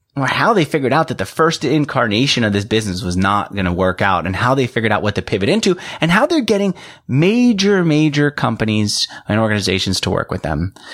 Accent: New York, United States; I grew up in New York.

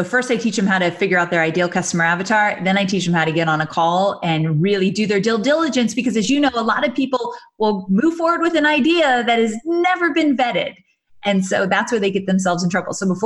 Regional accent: California, United States; Orange County, California.

